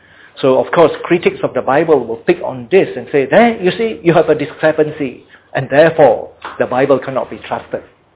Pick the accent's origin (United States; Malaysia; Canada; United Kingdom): Malaysia; Muar, Johor; also born or lived in Batu Pahat; So when people ask me, where were you born? I say, Batu Pahat. Oh, but actually, I was raised up in Muar. Okay? So if you ask me, where was my hometown? I would say Muar, not Batu Pahat, you see. Although that was the place where I was born